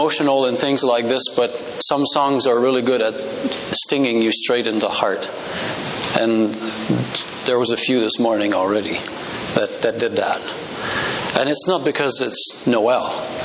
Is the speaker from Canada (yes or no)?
yes; Quebec, Canada; moved away as an adult; also born or lived in Ontario / British Columbia; I was born in Ontario, grew up in Quebec, moved to Montreal when I was 17, lived there for 12 years, moved to BC in 2006, and been at Cape and Ray since 2013, so I really don't know where I'm from anymore